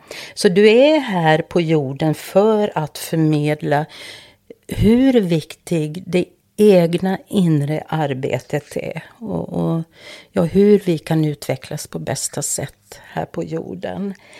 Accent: Ostrobothnia, Finland; accent: Ostrobothnian; så pratade vi på vår gemensamma österbottniska dialekt och, eller en av alla som finns där i det landskapet.

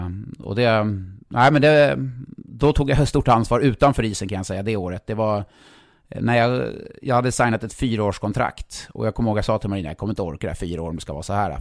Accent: Stockholm, Stockholm County, Sweden; Ja, jag är ju från Stockholm, så finka.

